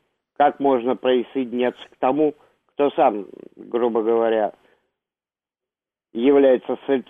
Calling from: Moscow, Russia

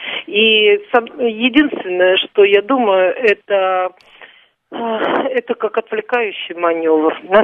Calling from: Voronezh, Voronezh Oblast, Russia; Я звоню из Воронежа.

